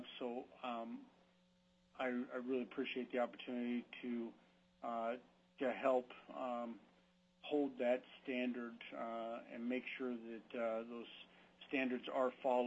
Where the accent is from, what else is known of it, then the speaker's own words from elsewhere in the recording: Kodiak, Alaska, United States; I grew up in Kodiak. I have been fortunate enough to live interior Alaska, southeast Alaska, south central Alaska, and after 24 years, I graduated from Kodiak in 1992, bounced around the state